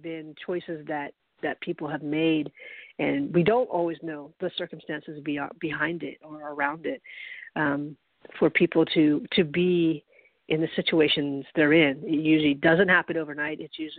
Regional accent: United States; So that's the culture I grew up in here in the States.

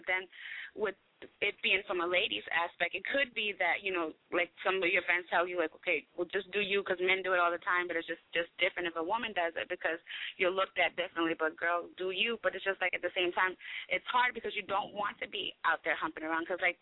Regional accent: Virginia, United States; now in Lakeland, United States; I'm calling from Lakeland, Florida, originally from Virginia.

